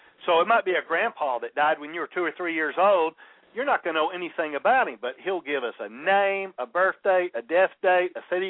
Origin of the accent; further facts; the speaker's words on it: Texas, United States; I was raised in West Texas, and I'm not bashful, you know.